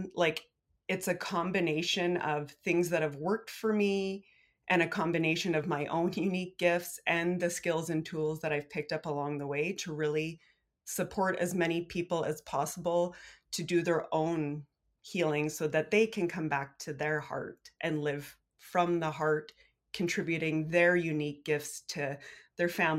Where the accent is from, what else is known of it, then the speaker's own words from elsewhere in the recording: Fort McPherson, Northwest Territories, Canada; I'm a Tetlikwichin from Fort McPherson.